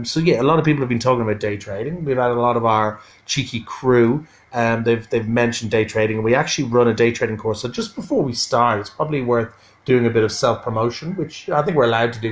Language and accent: English; Ireland; accent: Irish; People love hearing my Irish accent. I hear that all the time.